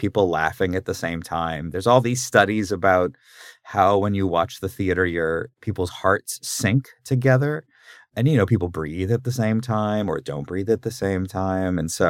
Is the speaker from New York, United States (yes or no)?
no; Washington, District of Columbia, United States; born there; I was born in Washington, D.C., over here, which is the capital.